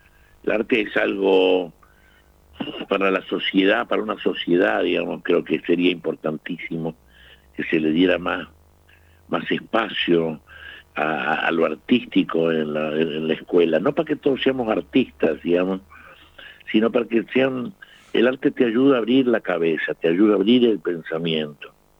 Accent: Guachipas, Salta, Argentina; also born or lived in Buenos Aires, Argentina; Yo viví nací ahí en Guachipa, después viví un tiempo en La Caldera, después me trajeron a Buenos Aires, de Buenos Aires me volví a Salta a los 14 años más o menos, y viví mucho Salta

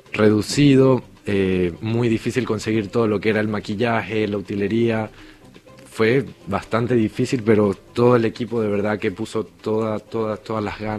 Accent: Venezuela; now in Argentina; Prácticamente salí huyendo de Venezuela.

